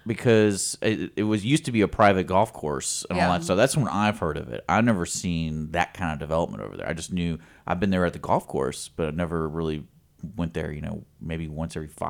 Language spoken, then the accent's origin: English; Houston, Texas, United States; Yeah, because like I grew up in Houston.